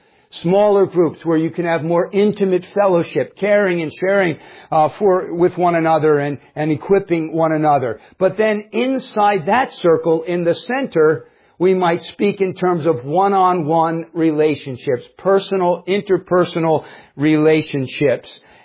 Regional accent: New Jersey, United States; We're all from New Jersey, right? So we like things straight. I grew up just 11 miles from here, so I am a New Jersey person at heart

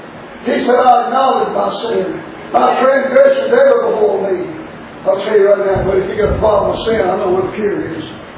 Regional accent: Kentucky, United States; I said, ma'am, I'm from Kentucky. I'm up here looking for some plant.

